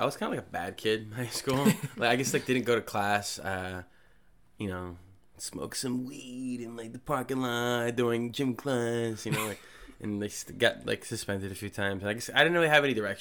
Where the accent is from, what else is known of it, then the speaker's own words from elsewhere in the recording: Trenton, New Jersey, United States; Went to Mercer County Community College. In Trenton, where I'm from. I'm originally from Trenton, New Jersey.